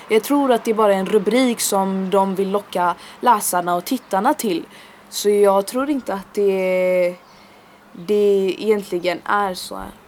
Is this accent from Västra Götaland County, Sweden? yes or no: yes; Gothenburg, Västra Götaland County, Sweden; jag är född och uppvuxen här i Hammarkullen. Jag har bott här hela mitt liv som sagt. Jag har aldrig i mitt liv känt behovet av att behöva flytta